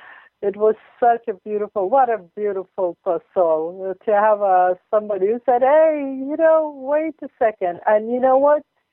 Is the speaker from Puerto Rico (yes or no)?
no; Israel; with The Impossible Truth, and I'm from the Holy Land.